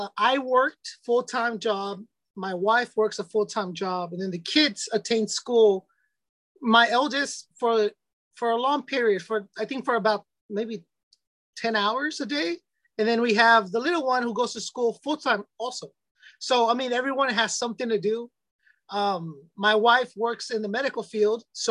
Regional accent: United States; I'm an American. I don't know if you asked for the nationality.

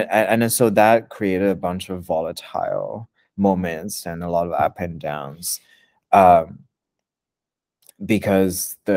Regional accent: China; like for example in Shanghai earlier last year, and since my hometown is close to it

